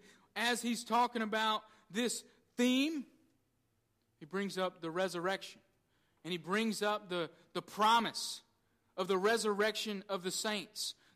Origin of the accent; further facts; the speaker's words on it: Southern United States, United States; Many of us growing up in the Bible Belt have been told that if we believe in Jesus, we'll go to heaven.